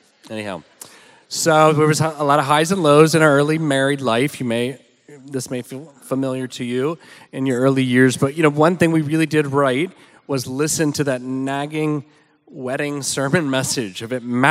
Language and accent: English; Montgomery, Alabama, United States; So anyway, we're from the South originally. I'm from Montgomery, Alabama.